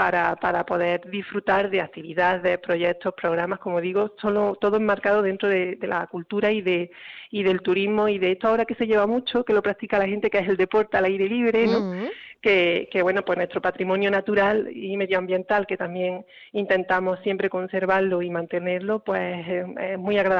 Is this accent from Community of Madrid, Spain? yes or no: no; Andalusia, Spain; como buen pueblo cordobés que somos, tenemos la tradición arraigada